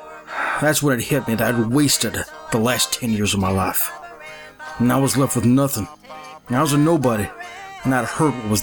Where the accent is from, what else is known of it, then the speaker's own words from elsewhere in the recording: Portsmouth, Ohio, United States; my coffeehouse tour took me further and further east until I got back to my hometown of Portsmouth, Ohio. It felt good to be back.